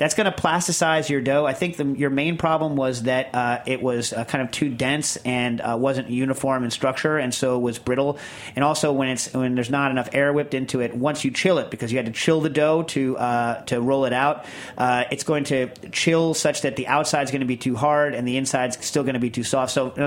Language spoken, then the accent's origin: English; Lisbon, Portugal; English is a second language; from Lisbon, Portugal